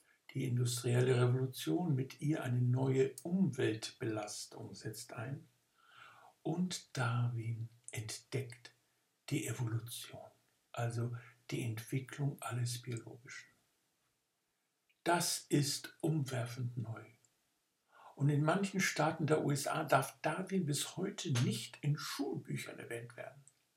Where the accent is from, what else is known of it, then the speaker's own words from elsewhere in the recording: Bavaria, Germany; Ich bin in einer Kleinstadt in Franken aufgewachsen, wo keine einzige Bombe gefallen war.